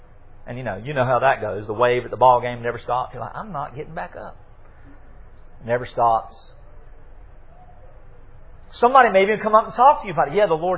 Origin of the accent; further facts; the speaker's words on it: United States; I'm thankful that I'm an American, and I'm so happy to be here.